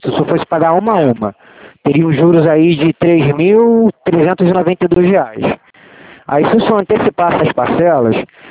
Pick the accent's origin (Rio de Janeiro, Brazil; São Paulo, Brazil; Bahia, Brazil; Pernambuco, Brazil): Rio de Janeiro, Brazil; eu sou aqui do Rio mesmo, mas eu sou aqui de Santa Cruz, na 1528.